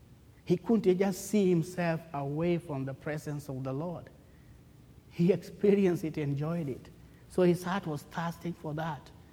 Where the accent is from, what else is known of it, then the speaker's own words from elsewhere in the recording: Kenya; moved away; since I came from Kenya, I had a long break